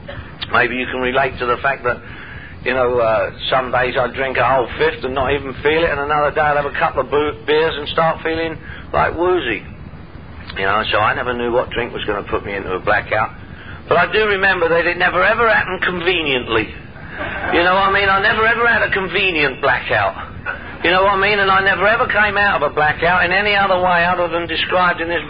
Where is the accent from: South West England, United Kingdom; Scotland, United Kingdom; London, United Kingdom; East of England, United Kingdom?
London, United Kingdom; I'm from London, England, by the way. That's why I talk like this.